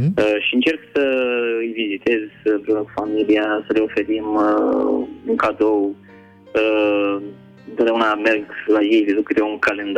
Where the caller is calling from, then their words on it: Fitionești, Vrancea County, Romania; Vrancea, localitatea Fitionești.